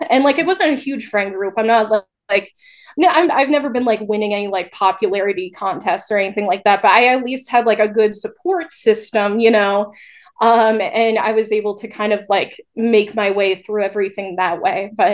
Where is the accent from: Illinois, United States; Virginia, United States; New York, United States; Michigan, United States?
New York, United States; Saratoga Springs; So I was raised in Saratoga Springs, New York. It's, for people who don't know, it's like 45 minutes north of Albany. So it's kind of like the capital region of upstate.